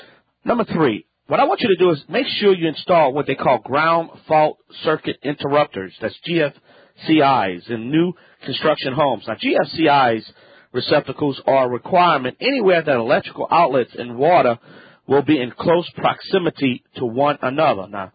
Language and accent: English; Louisiana, United States; I'm the Cajun man from the Bayou Land.